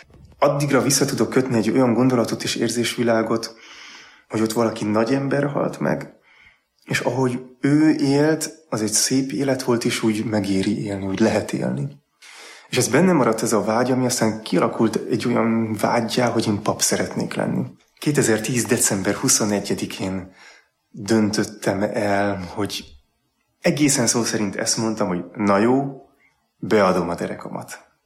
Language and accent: Hungarian; Csobánka, Pest, Hungary; Csobánkáról származom, Budapest felett egy kisebb település a Pilis-hegységben. Egy ötgyermekes családból származom, nagy család. Én vagyok a negyedik gyerek